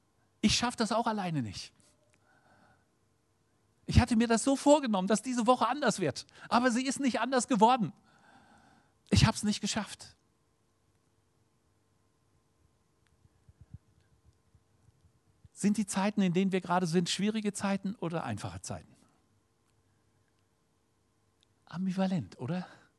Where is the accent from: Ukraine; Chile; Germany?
Ukraine; Und ich weiß als Ukrainer, dass das die nächsten 20 Jahre so ist.